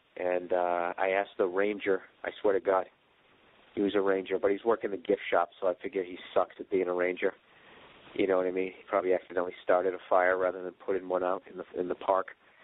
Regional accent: East Coast, United States; And in defense of myself, I am from the East Coast.

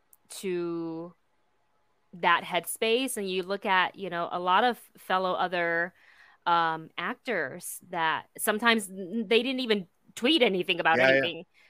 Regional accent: Taiwan; It's like with being born and raised in Taiwan, and you kind of grow up around the even if you're a girl, be tough.

